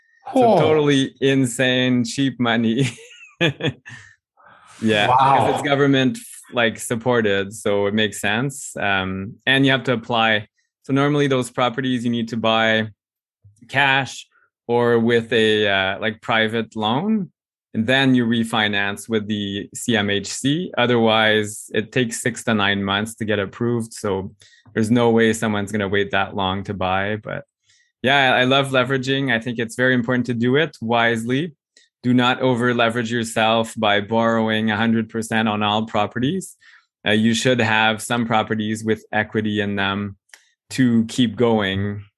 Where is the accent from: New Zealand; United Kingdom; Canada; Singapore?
Canada; As a Canadian